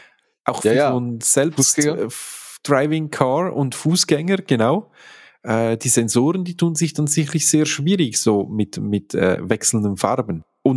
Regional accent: Switzerland; bei uns in der Schweiz zum Beispiel darfst du keine Unterfahrzeugbeleuchtung haben, weil störend.

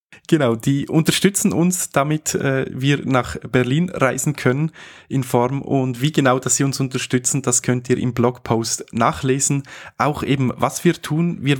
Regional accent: Switzerland; Was bei uns in der Schweiz, ich sage nicht wie sagt man, was man immer wieder sieht bei uns in der Schweiz

